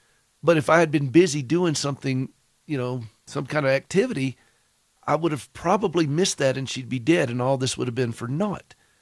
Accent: the South, United States; accent: Southern; And yes, my Southern accent comes through on that.

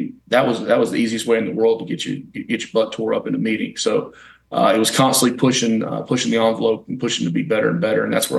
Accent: Birmingham, Alabama, United States; I'm from Birmingham, and we were actually at home for Christmas

